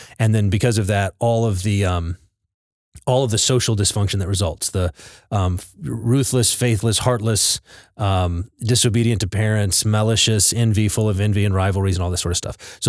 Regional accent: Midland, Texas, United States; Yeah, I grew up in West Texas in a little town called Midland.

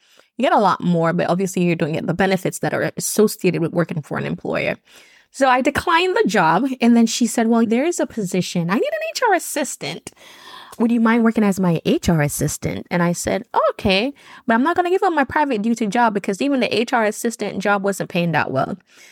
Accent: Jamaica; moved away as an adult; your girl was born and raised in Jamaica. I came here at the age of 21, where I kind of, you know, I came here from my daughter, typical Caribbean island immigrant story.

